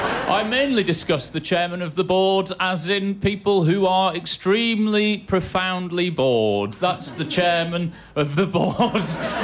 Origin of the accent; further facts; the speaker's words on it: Yorkshire and the Humber, United Kingdom; also born or lived in Scotland; I was born in Scotland and raised in Yorkshire